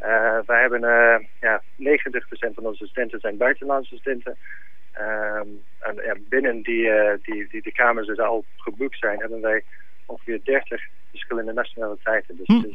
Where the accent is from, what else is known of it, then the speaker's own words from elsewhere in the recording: Scotland, United Kingdom; now in Netherlands; Ja, dat komt uit Schotland, waar ik vandaan kom, als ik eerlijk ben.